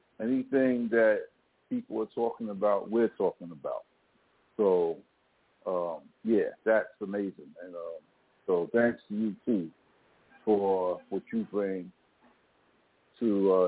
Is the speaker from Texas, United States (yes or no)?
no; Brooklyn, New York, United States; But, you know, I grew up in Brooklyn when I was home.